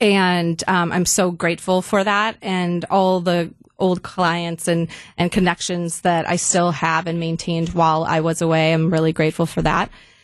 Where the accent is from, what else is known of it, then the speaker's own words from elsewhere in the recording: Wauwatosa, Wisconsin, United States; being back in my hometown in Wauwatosa